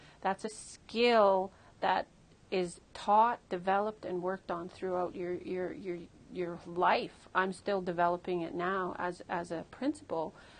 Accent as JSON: {"language": "English", "town": "Dawson City", "region": "Yukon", "country": "Canada", "tie": "born or raised there", "said": "although I grew up in the Yukon, I'm Trondukachin, I'm from Dawson City, I have a different relationship with the Kwanlin Dun First Nation."}